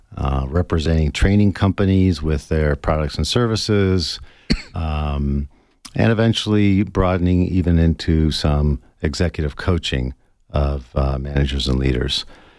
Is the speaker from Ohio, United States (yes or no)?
yes; Cleveland, Ohio, United States; And then an opportunity opened up to go back to my hometown, Cleveland, and work at Case Western Reserve University in their executive education department.